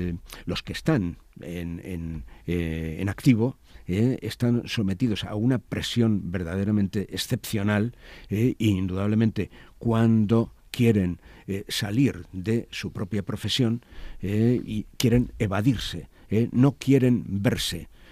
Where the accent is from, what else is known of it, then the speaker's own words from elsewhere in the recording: Basque Country, Spain; Sí, bueno, soy vasco